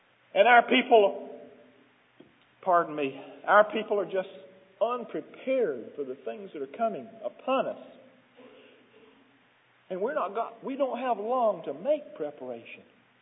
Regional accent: the South, United States; I'm from the South and we believe in preaching the Word of God down there.

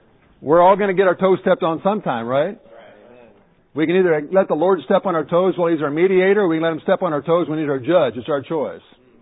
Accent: Michigan, United States; I'm from Michigan. What's right in New York might not be right in Michigan.

